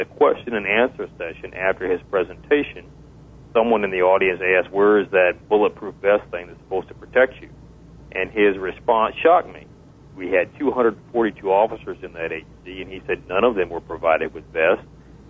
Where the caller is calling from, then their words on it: Columbia, South Carolina, United States; I'm in Columbia, South Carolina today.